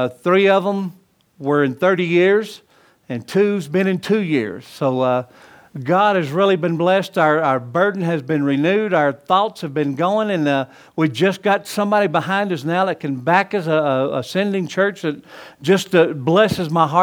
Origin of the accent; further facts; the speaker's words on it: the South, United States; So as you notice, I'm not from North Yankee Land. I'm from the South, and it's hard to talk without your 2 front teeth.